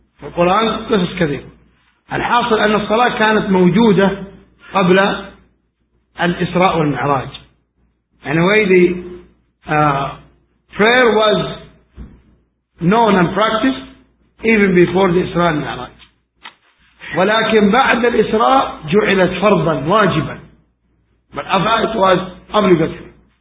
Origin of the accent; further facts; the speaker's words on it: Saudi Arabia; نحن عندنا في السعودية من أكبر الأسواق في العالم ومن أغلى الدول بالعالم